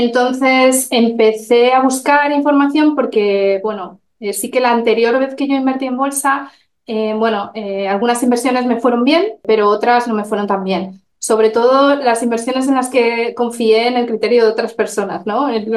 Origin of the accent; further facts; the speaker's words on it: Madrid, Community of Madrid, Spain; soy de Madrid y, bueno, me dedico a las finanzas.